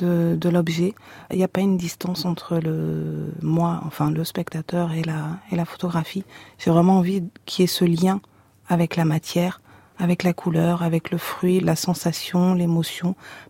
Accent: Nouvelle-Aquitaine, France; En effet, j'ai grandi en Corrèze. Et enfant unique

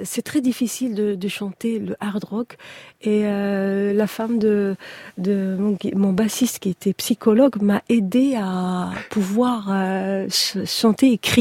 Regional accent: Kabylie, Algeria; now in France; parce que je suis kabyle, et je voulais rendre hommage à cette belle culture

